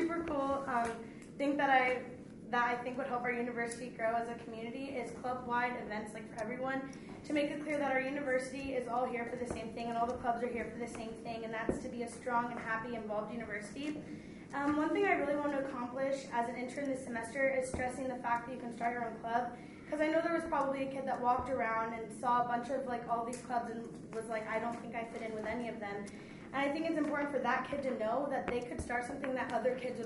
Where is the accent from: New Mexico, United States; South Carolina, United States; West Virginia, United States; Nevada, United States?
Nevada, United States; Las Vegas; I am from the Las Vegas Valley, and student government has always been a huge part of my life from elementary school throughout high school.